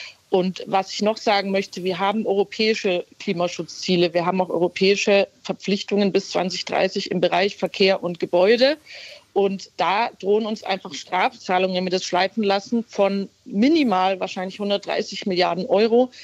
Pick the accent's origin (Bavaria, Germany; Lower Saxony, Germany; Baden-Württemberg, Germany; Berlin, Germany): Bavaria, Germany; Ich komme ja aus Bayern.